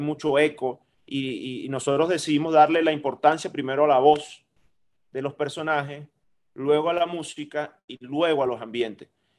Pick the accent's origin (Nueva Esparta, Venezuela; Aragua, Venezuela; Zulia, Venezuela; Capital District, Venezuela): Zulia, Venezuela; Maracaibo; yo soy de las Águilas del Zulia. Yo soy maracucho y el calor y los colores de Maracaibo son muy particulares.